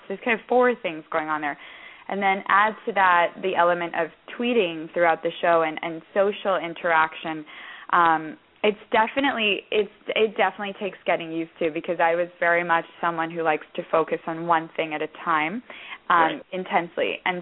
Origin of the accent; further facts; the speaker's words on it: United Kingdom; I think being British, we love a good theme.